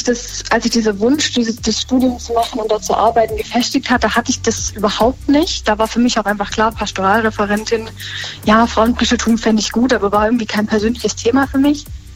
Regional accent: Baden-Württemberg, Germany; ich komme aus dem Norden Baden-Württembergs, aus Hohenlohe, und ich bin eigentlich nur mittelmäßig kirchlich sozialisiert. Also natürlich, ich wurde getauft, meine Mutter aber zum Beispiel ist gar nicht kirchlich

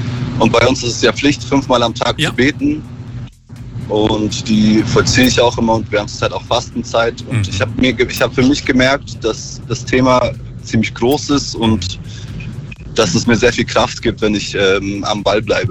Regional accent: Kelheim, Bavaria, Germany; Ich komme aus Kelheim, aus Bayern ursprünglich.

